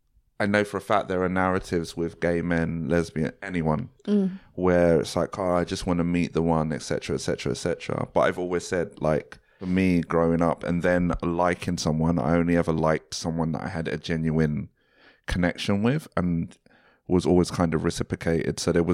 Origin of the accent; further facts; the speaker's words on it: Croydon, London, United Kingdom; I'm from Croydon